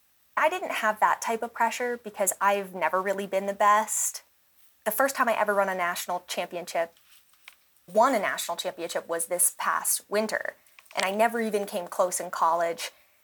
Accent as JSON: {"language": "English", "town": "Vail", "region": "Colorado", "country": "United States", "tie": "born there", "said": "it was an altitude race, and I was born in Vail. I went to college here in Boulder"}